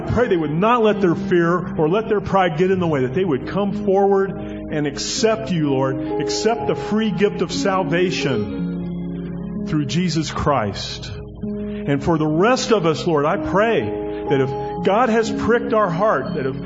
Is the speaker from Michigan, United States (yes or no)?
no; Florida, United States; And I grew up in Florida, and that's y'all's the only thing I got from there, you know. I don't have an accent. I just have y'all.